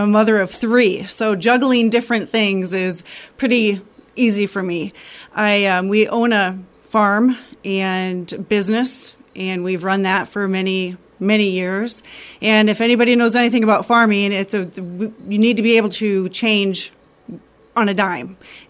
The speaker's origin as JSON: {"language": "English", "town": "Minneapolis", "region": "Minnesota", "country": "United States", "tie": "born or raised there", "also_born_or_lived": "Iowa", "said": "Well, I was born in Iowa, but I grew up in Minneapolis. And then I came back, lived in Riverside, and met my husband, well, future husband, and then moved out to the farm."}